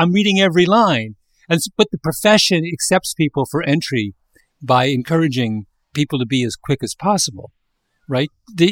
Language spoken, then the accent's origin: English; Canada; now in United States; when I was growing up in Canada, I never once took a standardized test.